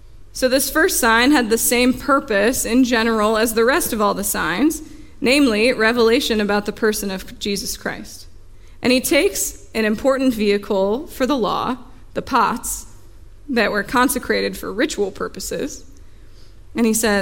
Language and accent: English; United States; We're American. And we're in like t-shirts.